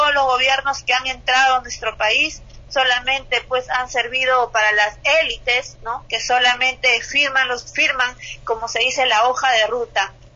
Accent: Peru; Y si nosotros salimos como ciudadanos peruanos a defender a nuestra nación, es justamente porque tenemos esa soberanía, ese amor hacia nuestra patria.

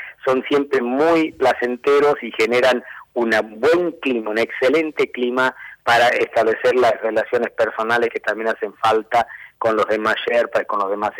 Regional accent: Tucumán, Argentina; yo soy tucumano, hago la aclaración

